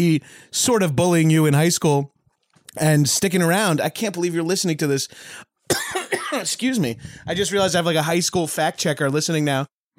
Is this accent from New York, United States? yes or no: yes; New York, United States; I'm from Long Island.